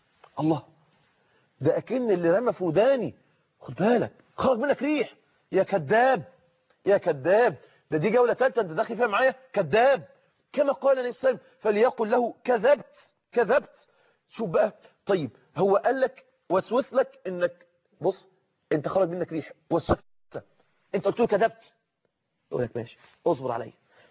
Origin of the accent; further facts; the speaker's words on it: Egypt; زي احنا بنقول اللي عندنا في مصر كده في زغوره في بطنه